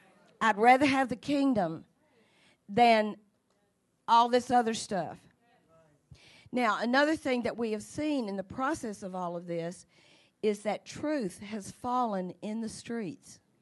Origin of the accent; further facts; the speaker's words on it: Arkansas, United States; I said, oh my God, it's like calling Arkansas. I said, I'm from Arkansas.